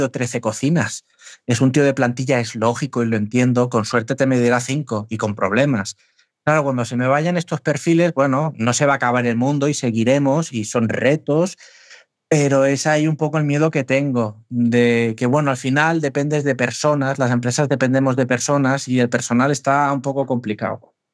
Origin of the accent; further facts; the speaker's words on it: Catalonia, Spain; Como buen catalán, pagar impuestos no me gusta mucho